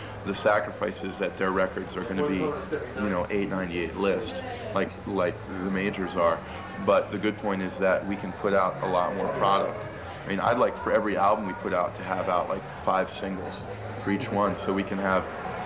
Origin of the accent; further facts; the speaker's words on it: Takoma Park, Maryland, United States; No, I'm from Washington. From Washington. D.C., yeah. Both Lenny and I are from the same town. Tacoma Park, Maryland, a fine place to live.